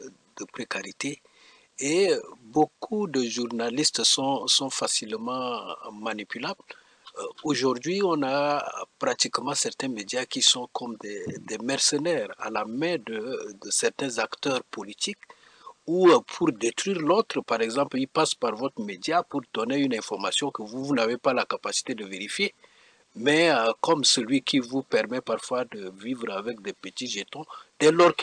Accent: Chad; par exemple, chez nous au Tchad, ici, de la loi pénale.

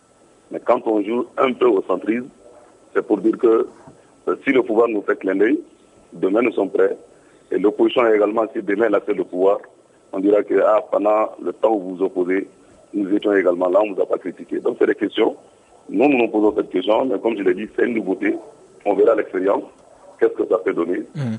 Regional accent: Mali; puisqu'il n'y a pas cela chez nous au Mali

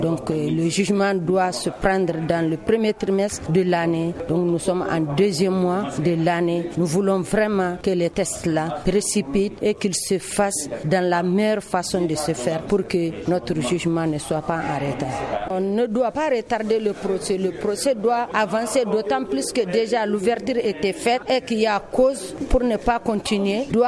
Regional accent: Mali; nous sommes des Maliens

